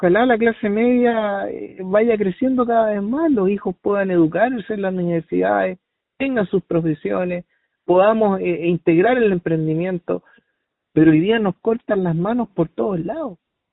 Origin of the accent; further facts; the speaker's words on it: Chile; tenemos que aprender como chilenos, no tener mala memoria